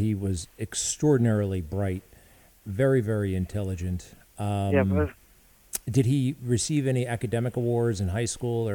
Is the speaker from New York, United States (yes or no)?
yes; Garden City, New York, United States; I grew up about 3 miles from there in Garden City.